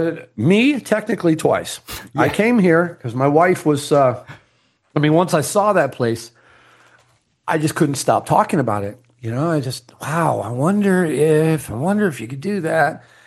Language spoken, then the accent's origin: English; New York, United States; born there; I'm from the entire other side of the country from where I was living in California. I was born in New York.